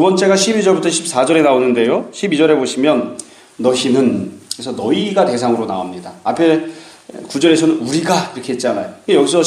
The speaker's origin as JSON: {"language": "Korean", "region": "Seoul", "country": "South Korea", "tie": "born or raised there", "also_born_or_lived": "Daegu", "said": "저도 태어나긴 대구에서 태어났는데 반여울이라는 곳에서 태어났습니다. 태어나서 얼마 안 있다가 그냥 곧장 서울로 올라와서 대구가 고향인지 어딘지 알지도 못합니다."}